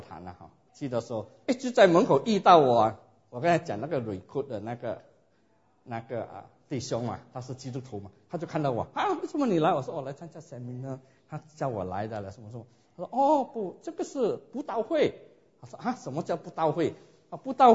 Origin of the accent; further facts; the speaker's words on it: Singapore; also born or lived in Hainan, China; 我是生在海南岛，海南岛一个以前那个渔村了